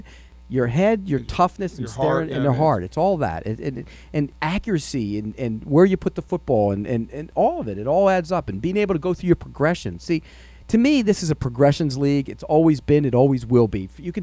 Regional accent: Florida, United States; And I was not, I grew up in South Florida.

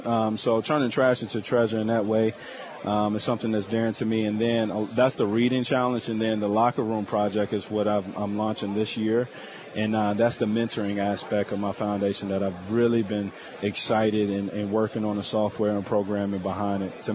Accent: Forest, Virginia, United States; I'm from Forest, Virginia, self-explanatory Forest. I'm country kid.

